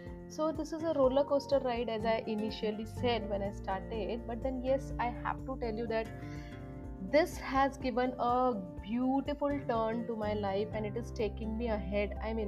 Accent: Mumbai, Maharashtra, India; also born or lived in Dubai; I was like born and brought up in Mumbai, and then I was married and we settled in Dubai, I and my husband.

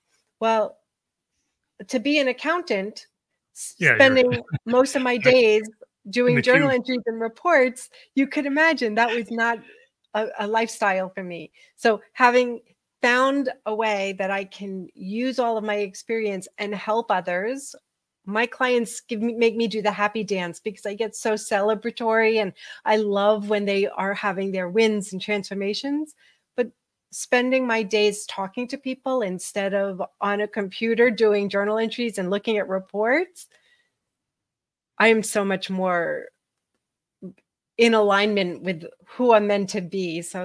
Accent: New York, United States; And I grew up in New York, and when I graduated college, I was in corporate accounting

